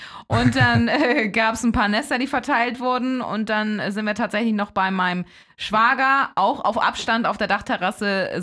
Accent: Hamburg, Germany

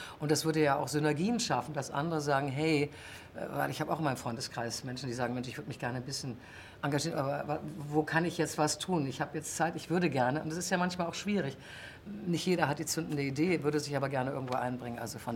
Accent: Germany; Ich bin ja auch in der DDR groß geworden

